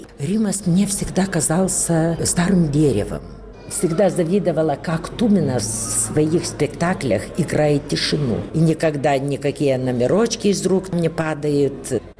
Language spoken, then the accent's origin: Russian; Moscow, Russia; born there; В Москве, где я родилась, на Трифоновке, где мама и папа учились на актера.